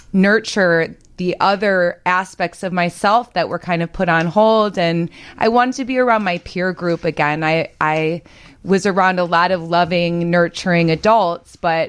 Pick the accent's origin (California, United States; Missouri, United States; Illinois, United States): Illinois, United States; Evanston; I'm from Evanston, and I had this wonderful life in Evanston